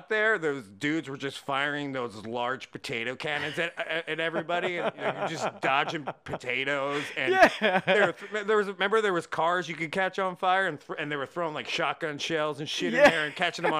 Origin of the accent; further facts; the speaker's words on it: Pennsylvania, United States; I grew up in Bucks County.